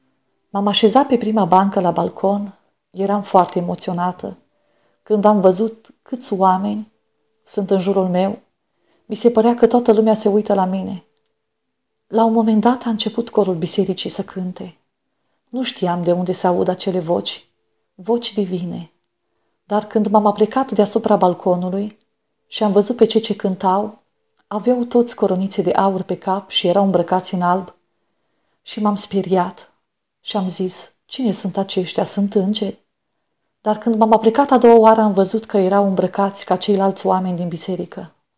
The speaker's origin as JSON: {"language": "Romanian", "town": "Botoșani", "region": "Botoșani County", "country": "Romania", "tie": "born there", "said": "m-am născut în Botoșani pe 6 februarie 1981. Provin dintr-o familie simplă de creștini ortodoxi, o familie nu foarte numeroasă, ci doar cu 2 părinți dragi și o singură soră."}